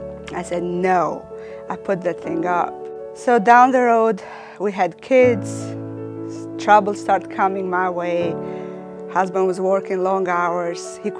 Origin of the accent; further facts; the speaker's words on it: Albania; I am from Albania.